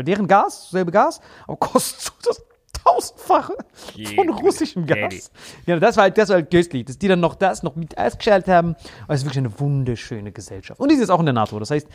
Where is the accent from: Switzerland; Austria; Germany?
Switzerland; Ich bin Schweizer.